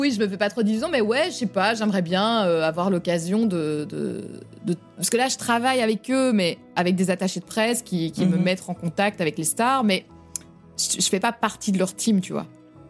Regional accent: France; accent: French; j'ai quand même un accent de Frenchie et même si c'est mignon, t'as quand même envie parfois de dire allez, je suis vraiment bilingue, quoi.

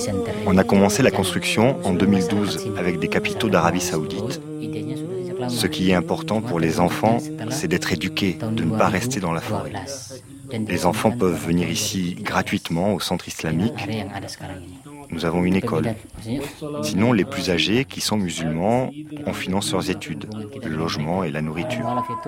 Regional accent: Sulawesi, Indonesia; Je viens de Swalesi, non loin de la Papouasie.

